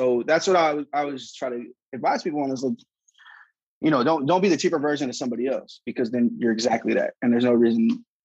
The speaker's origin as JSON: {"language": "English", "region": "California", "country": "United States", "said": "I'm from Northern California, which made it funny because I used to be in the Bay a lot."}